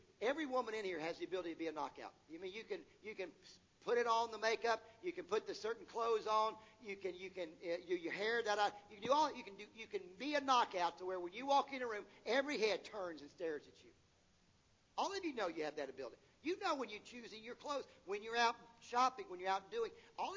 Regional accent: Virginia, United States; I grew up in Virginia.

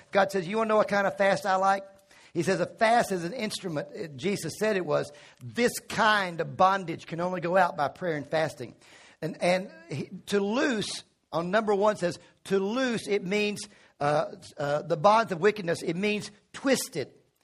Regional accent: Virginia, United States; You know, the first time, I'm from Virginia, the first time I saw ashes on somebody's face

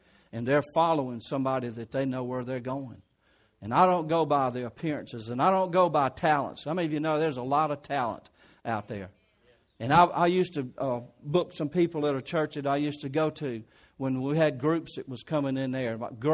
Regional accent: Kentwood, United States; Y'all understand I'm from Kentwood.

